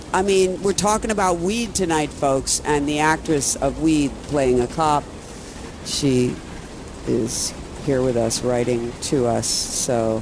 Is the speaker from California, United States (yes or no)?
no; Philadelphia, Pennsylvania, United States; accent: Philadelphia; And I'm going to say that trying to use my best Jewish accent, or it's actually a Philly accent.